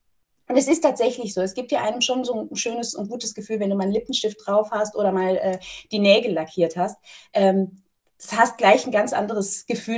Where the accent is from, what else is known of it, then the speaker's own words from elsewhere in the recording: Cologne, North Rhine-Westphalia, Germany; Ja, genau, ich bin Kölsche